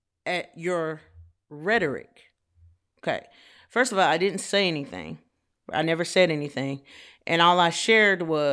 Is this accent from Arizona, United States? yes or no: no; Georgia, United States; also born or lived in Tennessee / Kentucky; now in Texas, United States; I'm from Georgia, went to high school in Georgia, I went to college in Tennessee, and lived a decent amount of my adult life in Kentucky. And now I currently live in Texas.